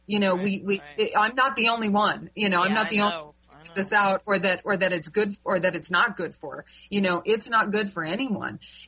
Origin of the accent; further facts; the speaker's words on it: Utah, United States; I grew up in Utah. Yep.